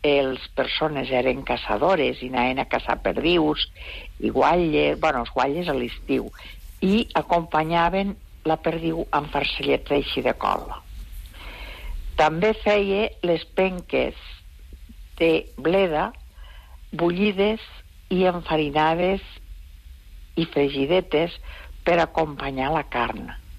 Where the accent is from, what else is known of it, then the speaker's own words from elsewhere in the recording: Catalonia, Spain; Bé, jo sóc del Pallars, i al Pallars, a l'hivern, bueno, s'havien d'inventar moltes coses, no?